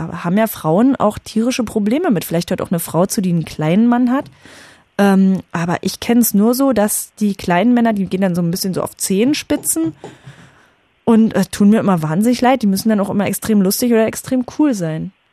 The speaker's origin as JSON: {"language": "German", "region": "Saxony-Anhalt", "country": "Germany", "tie": "born or raised there", "said": "ich bin selbst da in Sachsen-Anhalt groß geworden"}